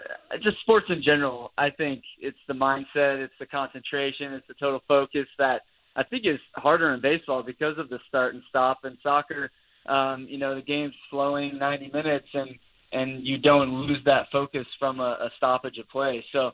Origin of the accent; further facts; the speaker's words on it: Mission Viejo, California, United States; I grew up in Orange County, so I'm an Angels fan.